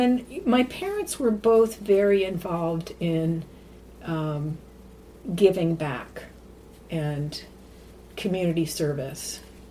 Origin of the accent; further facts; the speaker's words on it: Rotterdam, New York, United States; also born or lived in Saratoga County; So I was born in Schenectady, in little community of Rotterdam.